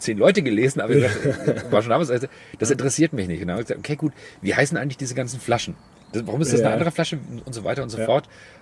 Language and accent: German; Kulmbach, Bavaria, Germany; als Oberfranke, wie gesagt, aus Kulmbach geboren